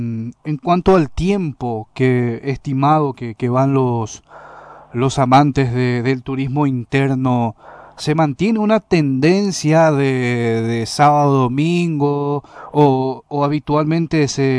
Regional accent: Itá, Central, Paraguay; Yo soy de Itá, presidenta.

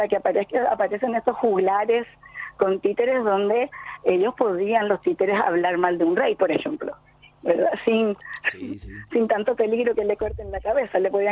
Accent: Areguá, Central, Paraguay; porque yo soy de Areguá también, entonces tenemos mucha conexión con ellos

